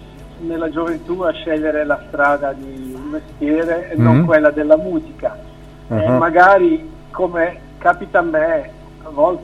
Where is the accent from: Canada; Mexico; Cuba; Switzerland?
Switzerland; Zurich; sono nato qui a Zurigo, sono figlio di genitori lucani. Ho fatto qui le scuole